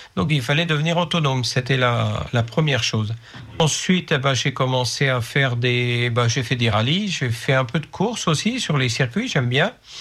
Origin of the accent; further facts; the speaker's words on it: Pays de la Loire, France; viens d'un milieu agricole, je viens de Cham, je suis né en Mayenne. Donc j'ai été fils unique, je suis allé à l'école à Évron, et puis à Torcy-Vivier, en école d'agriculture.